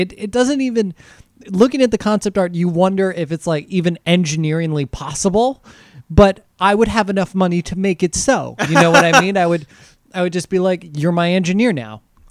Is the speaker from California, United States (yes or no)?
no; Cranford, New Jersey, United States; I'd buy myself a nice house, probably around where I grew up in Cranford.